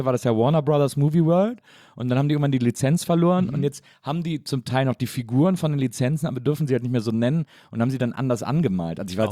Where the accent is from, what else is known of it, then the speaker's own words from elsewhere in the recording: Wesseling, North Rhine-Westphalia, Germany; Ich bin ja quasi im Phantasialand aufgewachsen. Also ich komme ja aus Wesselingen und das ist ja, weiß ich nicht, eine halbe Stunde vom Phantasialand entfernt sozusagen